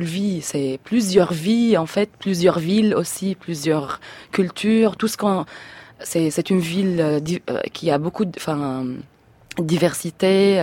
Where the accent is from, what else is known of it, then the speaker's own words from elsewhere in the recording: Syria; French is a second language; Et après, en fait, pendant ma vie en Syrie, j'ai vu les films français.